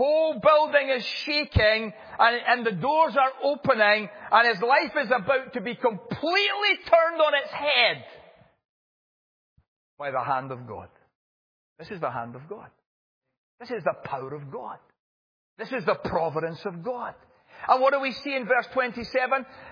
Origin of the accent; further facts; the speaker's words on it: California, United States; Now, you know I'm from California, right? And they keep telling us the big one's coming.